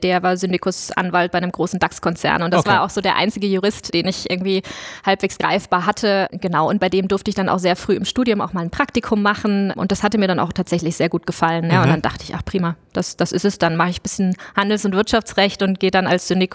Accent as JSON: {"language": "German", "region": "Rhineland-Palatinate", "country": "Germany", "said": "Ich komme nicht aus der Gegend, ich komme aus der Pfalz ursprünglich tatsächlich"}